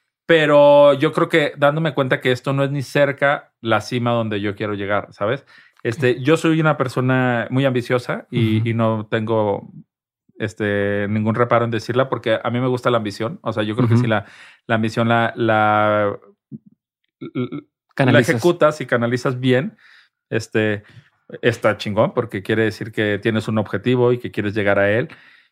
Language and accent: Spanish; Guadalajara, Jalisco, Mexico; now in Mexico City, Mexico; México, que es el país que más amo y que disfruto, y yo soy de Guadalajara, yo en la Ciudad de México soy un foráneo